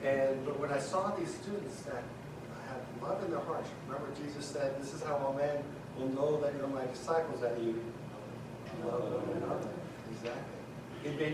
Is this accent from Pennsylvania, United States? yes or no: no; Long Island, New York, United States; So I grew up in Long Island, New York, in a conservative Jewish home.